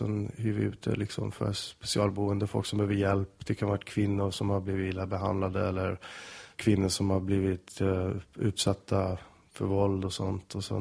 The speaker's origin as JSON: {"language": "Swedish", "town": "Solna", "region": "Stockholm County", "country": "Sweden", "tie": "born or raised there", "said": "typ som jag växte upp i Solna"}